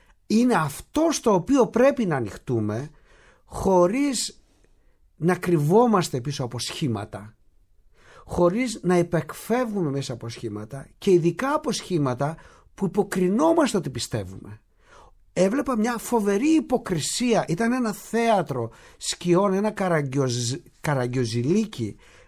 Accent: Veria, Central Macedonia, Greece; Είμαι από τη Βέρεια εγώ και βρέθηκα εκεί.

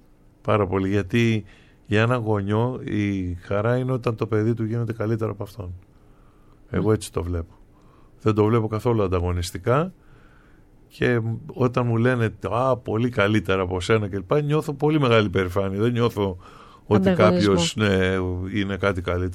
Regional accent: Schinoussa, South Aegean, Greece; Για τις Σινούσες, γιατί εντάξει, η πατρίδα μου είναι και οι δύο μου γονείς είναι από εκεί.

